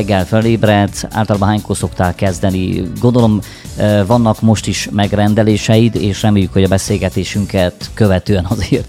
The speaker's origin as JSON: {"language": "Hungarian", "country": "Romania", "said": "székelyek vagyunk."}